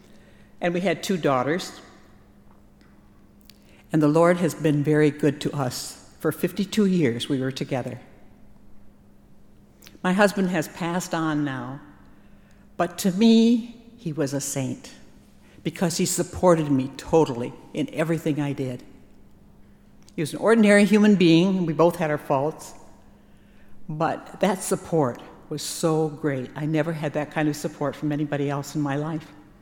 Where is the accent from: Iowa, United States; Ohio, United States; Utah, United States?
Iowa, United States; moved away as an adult; It was the same year that I came from Iowa.